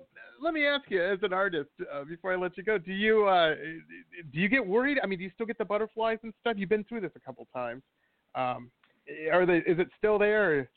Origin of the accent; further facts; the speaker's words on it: Detroit, Michigan, United States; I know some of my listeners are in from my hometown, Detroit, that's only a 6-hour drive.